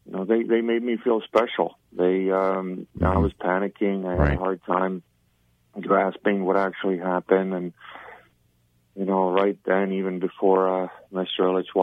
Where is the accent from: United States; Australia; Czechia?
Czechia; English is a second language; moved away as an adult; now in North America; I grew up in communism. I grew up in Czechoslovakia, and you look at older people with utmost respect